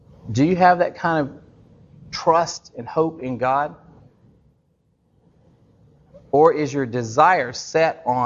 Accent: United States; because I'm an American. And Americans, we're go-getters.

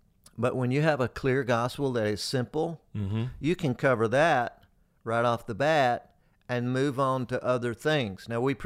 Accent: Georgia, United States; I'm from Georgia.

